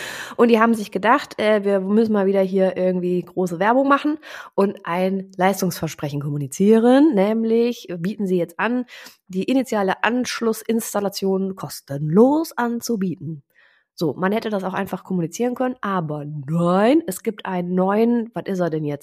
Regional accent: Cologne, North Rhine-Westphalia, Germany; wir sind Kölnerin.

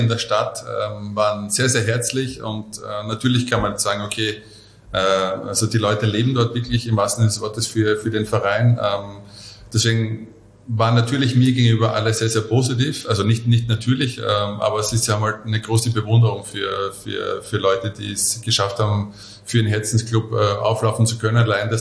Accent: Lower Austria, Austria; ich bin in Vorort vor Mödling groß geworden

